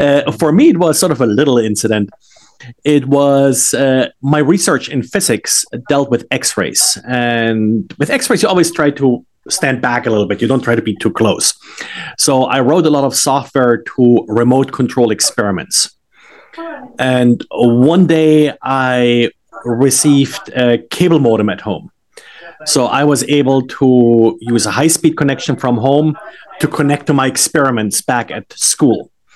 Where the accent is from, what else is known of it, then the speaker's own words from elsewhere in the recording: Germany; moved away as an adult; now in United States; I grew up in Germany, where it's a lot colder. That's where I've got my undergraduate education, then moved to the United States.